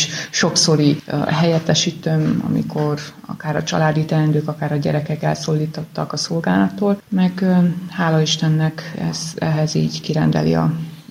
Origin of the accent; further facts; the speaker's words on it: Târgu Mureș, Mureș County, Romania; lévén, hogy Marosvásárhelyi vagyok, hogy hát olyan messze elkerültem otthonról